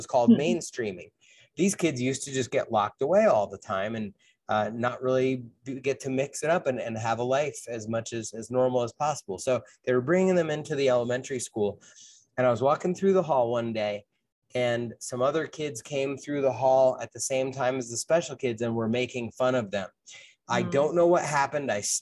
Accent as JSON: {"language": "English", "region": "New Jersey", "country": "United States", "tie": "born or raised there", "said": "I grew up in New Jersey. There was a lot of woods."}